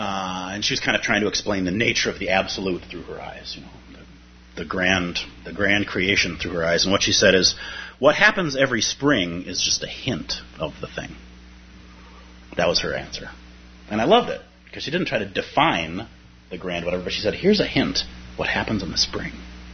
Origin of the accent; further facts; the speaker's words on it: Minnesota, United States; So, as a Minnesotan, I'd like to think of winter as being the beginning of spring.